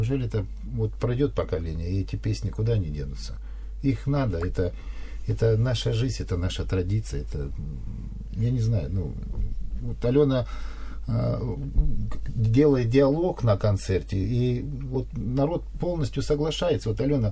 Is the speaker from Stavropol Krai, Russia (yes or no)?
yes; Yessentuki, Stavropol Krai, Russia; я, во-первых, родился в городе Ессентуки, я коренной житель. Вот. Это у меня по отцу, к сожалению, его нет уже с нами. Вот. И достались прибалтийские корни.